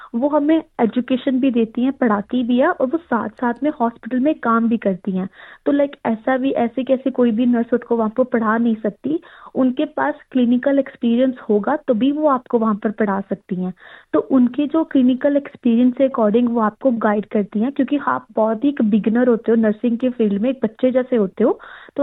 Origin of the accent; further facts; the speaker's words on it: Ludhiana, Punjab, India; moved away as an adult; now in Australia; मैं पंजाब लुधियाना में से हूँ। तो मैं ऑस्ट्रेलिया शादी के बाद आई थी।